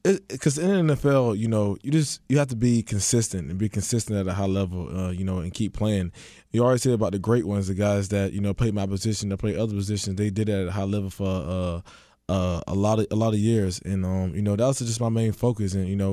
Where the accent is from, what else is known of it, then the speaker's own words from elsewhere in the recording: the South, United States; You know, I'm from the South, so it's very relatable from where I'm from.